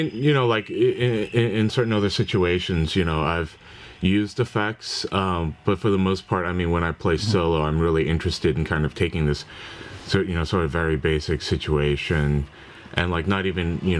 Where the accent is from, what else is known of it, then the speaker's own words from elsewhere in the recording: Ohio, United States; from the US, mm-hmm. Ohio.